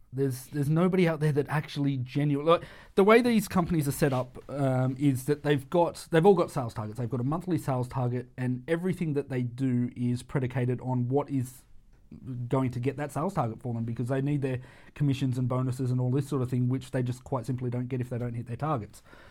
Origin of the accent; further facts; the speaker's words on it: Sydney, New South Wales, Australia; I mean, I'm from Sydney, so I spent a great deal of my time over in Sydney in the telco industry